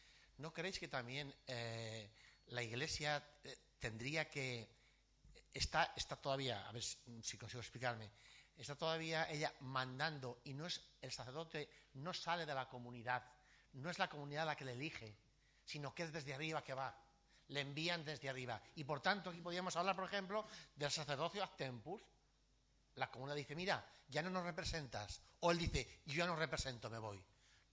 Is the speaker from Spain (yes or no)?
yes; Barcelona, Catalonia, Spain; vengo de Barcelona, soy sacerdote